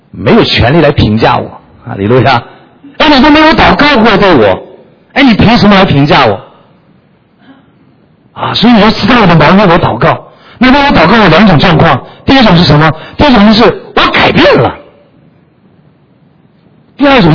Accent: China; 中国人哈、啊，因为我是从这个从小在这个共产党的这个教育下长大的

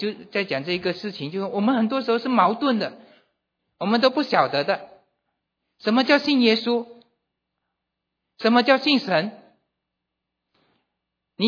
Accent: China; now in United States; 我们都是从中国来到美国

